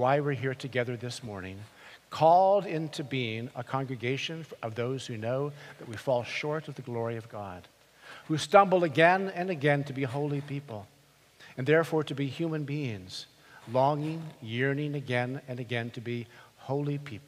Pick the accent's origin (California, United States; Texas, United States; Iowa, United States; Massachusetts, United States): California, United States; also born or lived in Colorado; I grew up in the American West, born in Colorado, spent most of my boyhood in California. My first visions were of the Sangre de Cristo Mountains, towering over the San Luis Valley of Colorado